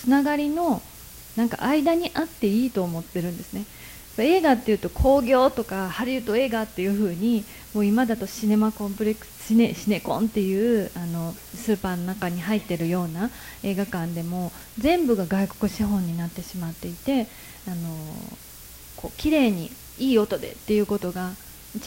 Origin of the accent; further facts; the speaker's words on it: Nara, Japan; 私は奈良で生まれて育って